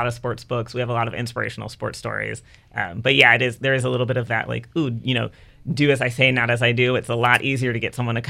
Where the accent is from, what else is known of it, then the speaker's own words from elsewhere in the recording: Richmond, United States; I grew up in Richmond, and I went to the Belmont branch.